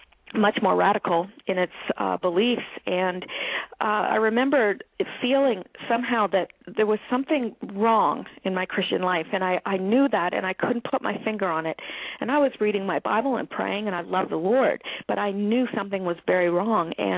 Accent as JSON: {"language": "English", "country": "Canada", "moved": "as an adult", "lives_now": "United States", "said": "Well, I'm Canadian. I live in the States now. I've been in the States for just going on 16 years."}